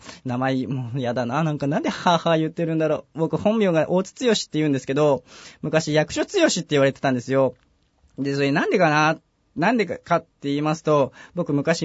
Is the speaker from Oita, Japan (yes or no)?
yes; Beppu, Oita, Japan; 大津モータースというのは私の実家の実家自動車整備工場なんですけど、その名前が大津モータースって言うんです。大分県別府市にあります。